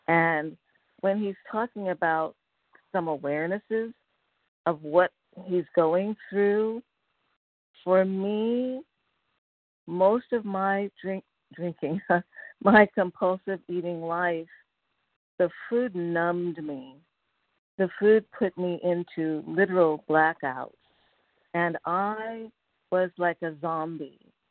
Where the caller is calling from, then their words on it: Laguna Hills, California, United States; a compulsive overeater, and I'm calling from Laguna Hills in Southern California.